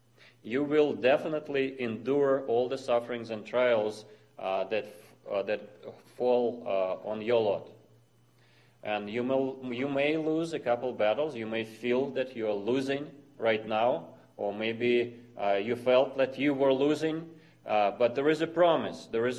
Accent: Russia; English is a second language; moved away; These are Russian people that we lived amongst, that I was born in Russia and I lived amongst them.

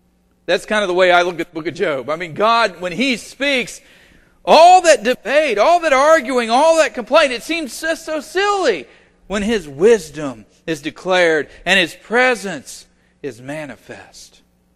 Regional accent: Oklahoma, United States; Of course, I'm from Oklahoma, and I will tell you, whirlwinds get your attention.

